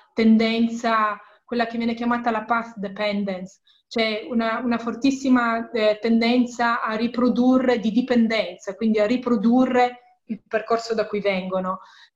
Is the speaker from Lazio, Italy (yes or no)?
no; Turin, Piedmont, Italy; io vengo da Torino